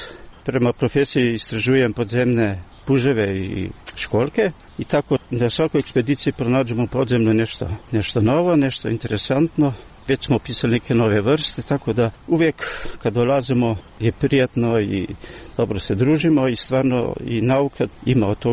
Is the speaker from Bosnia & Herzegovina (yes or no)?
no; Slovenia; špiljar i biospeolog, dolazim iz Slovenije, iz Jamarskog kluba Kamnik